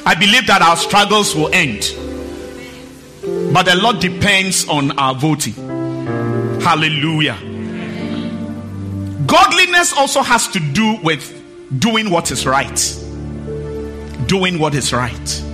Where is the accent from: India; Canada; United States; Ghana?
Ghana; We are Ghanaian.